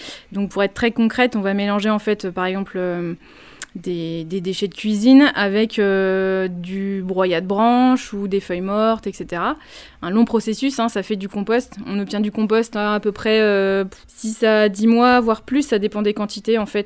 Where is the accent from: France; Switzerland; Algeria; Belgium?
France; Compiègne, Hauts-de-France; À l'origine, je suis compiénoise, donc j'ai toujours grandi... Enfin, je suis compiénoise. Je viens de la région de Compiègne, j'ai grandi à la campagne, dans un bled de 600 habitants. Donc j'ai toujours été au contact de la nature.